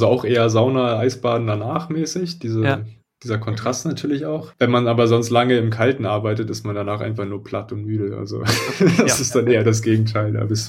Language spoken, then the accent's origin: German; Berlin, Germany; Also ich komme ja aus Berlin und dem Raum da.